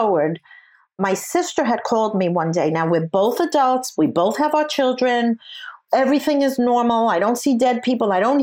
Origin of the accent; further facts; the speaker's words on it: New York, United States; Now, first of all, I am a New Yorker. I don't trust. I don't fall for anything.